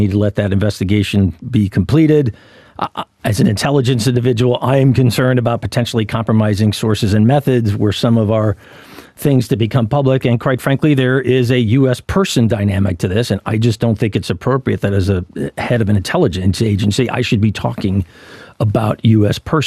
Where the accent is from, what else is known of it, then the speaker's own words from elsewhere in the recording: United States; Now, remember, I'm an American. I'm a foreigner. I don't live in Australia.